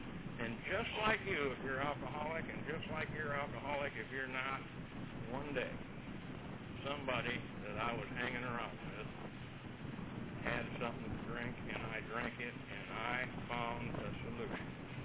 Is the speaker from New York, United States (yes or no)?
yes; New York, United States; a farm in the Finger Lakes region of upstate New York.